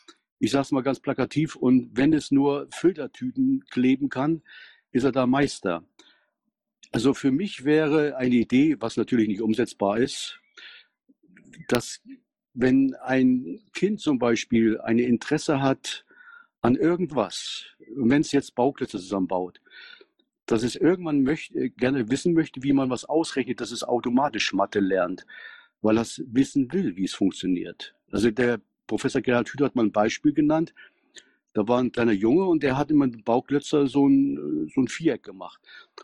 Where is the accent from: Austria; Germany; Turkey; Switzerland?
Germany; ist 12, bin ich aus Deutschland. Ist natürlich etwas sehr schärfer hier und hatte auch schon mit Schulamt Kontakt gehabt